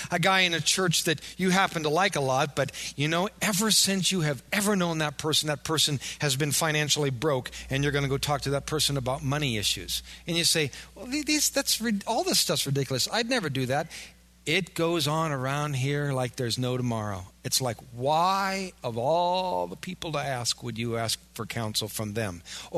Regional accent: Wisconsin, United States; You know, certainly we're from Wisconsin.

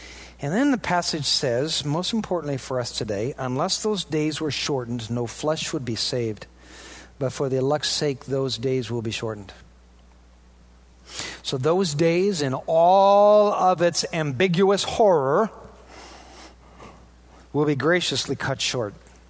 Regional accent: Wisconsin, United States; I mean, we're from Wisconsin.

